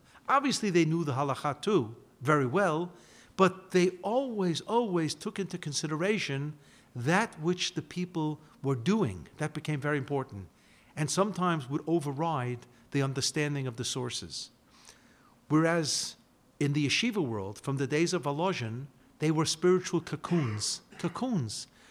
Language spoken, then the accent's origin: English; United States; Because when I grew up in the United States, gelatin was chazer, was the avi avot of treif.